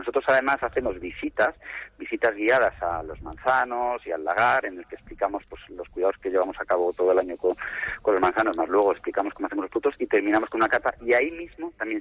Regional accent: Madrid, Community of Madrid, Spain; Nosotros además venimos de Madrid, o sea que estamos como empujando desde, bueno, ya en su día hicimos un cambio.

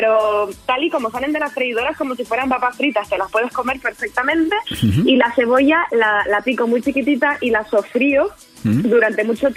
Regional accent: San Cristóbal de La Laguna, Canary Islands, Spain; La vida normal es que en mi tierra, La Laguna, de donde yo soy, hay unos perritos calientes fantásticos.

